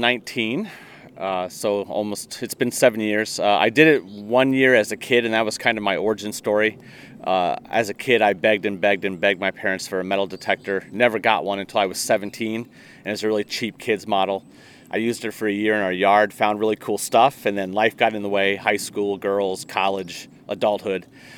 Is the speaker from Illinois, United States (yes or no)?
yes; Decatur, Illinois, United States; also born or lived in Dubuque, Iowa / Platteville, Wisconsin; now in Beloit, United States; I'm originally from Central Illinois, Decatur, Illinois, but I spent a lot of time living in Dubuque, Iowa and Platteville, Wisconsin before moving to Beloit.